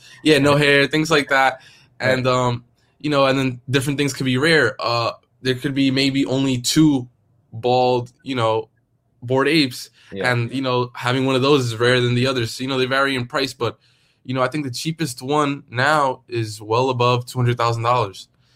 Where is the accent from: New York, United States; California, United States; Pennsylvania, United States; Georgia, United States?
New York, United States; New York City; And, you know, I'm from New York City. It was something I'd never seen before.